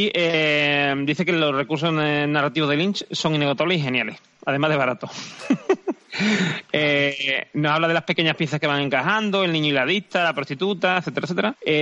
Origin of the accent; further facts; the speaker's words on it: Andalusia, Spain; Es que los andaluces también tampoco nos quedamos.